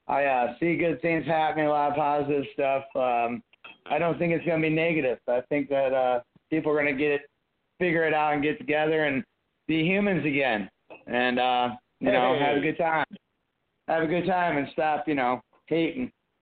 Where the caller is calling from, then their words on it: Minnesota, United States; I'm calling from Minnesota and Happy New Year from Minnesota.